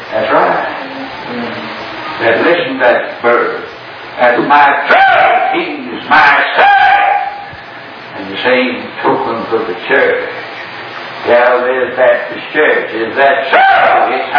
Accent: Houston, Texas, United States; I grew up in Houston, Texas, in the last few years.

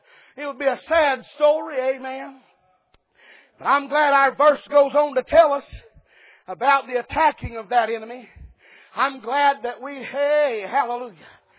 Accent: Dayton, Tennessee, United States; Now, when I was a boy, I was raised up in Dayton, Tennessee.

